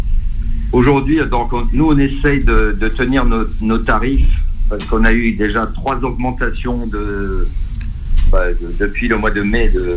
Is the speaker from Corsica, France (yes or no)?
no; Mont-de-Marsan, Nouvelle-Aquitaine, France; J'ai commencé avec mon papa dans les Landes, dans le sud-ouest, puisque nous sommes de Mont-de-Marsan, chef-lieu des Landes.